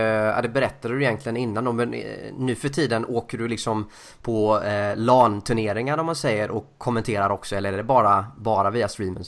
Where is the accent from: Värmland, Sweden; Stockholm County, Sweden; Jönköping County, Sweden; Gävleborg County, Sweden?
Jönköping County, Sweden; Jönköping; vi är ju från Jönköping i grunden här